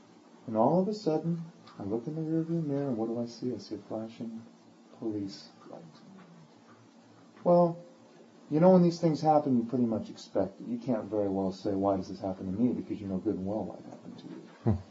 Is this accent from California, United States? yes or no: yes; Glendale, California, United States; I grew up in Glendale.